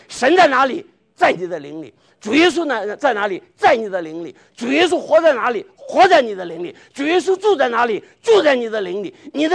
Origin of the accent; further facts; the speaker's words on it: southern China, China; 我是个南方人，哎，放糖啊